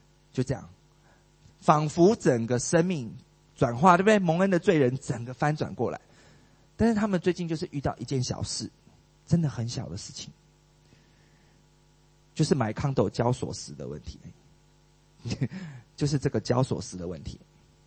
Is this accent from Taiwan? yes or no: yes; Taiwan; now in Singapore; 因为我是台湾人嘛，会 complain 是政府是我们最会的事，但是已经破除了，我现在不是了，我现在是顺服的新加坡公民了